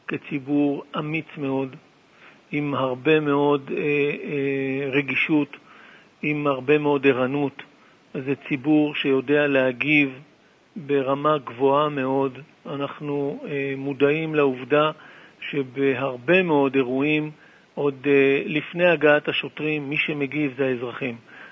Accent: Jerusalem, Jerusalem District, Israel; אני גאה להיות חלק מהציבור הזה, הציבור הירושלמי. כפי שידוע, אני בן המקום, גדלתי פה, משפחתי כאן

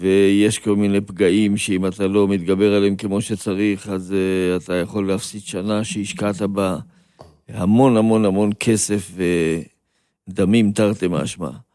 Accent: Bnei Brak, Tel Aviv District, Israel; אני גדלתי בבני ברק.

